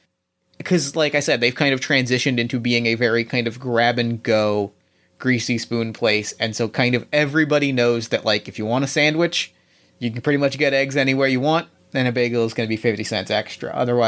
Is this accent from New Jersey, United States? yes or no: yes; New Jersey, United States; I grew up in New Jersey. I have to have a diner.